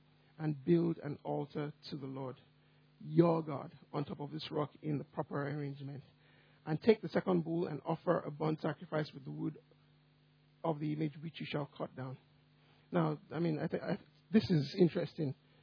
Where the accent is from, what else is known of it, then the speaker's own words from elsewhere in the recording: Nigeria; I'm short, I'm fat, I'm even Nigerian